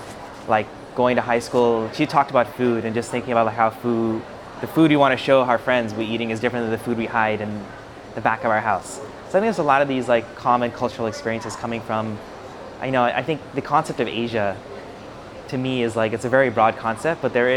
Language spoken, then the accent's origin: English; Midwest, United States; also born or lived in California; And I was born in California, but I've lived in different parts of the United States. So I grew up most of the time in the Midwest.